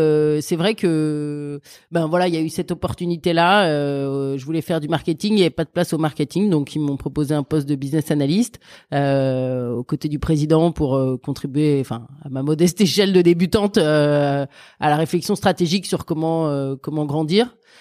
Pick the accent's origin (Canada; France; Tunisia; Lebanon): France; Paris, Île-de-France; je suis parisienne, maman de 2 enfants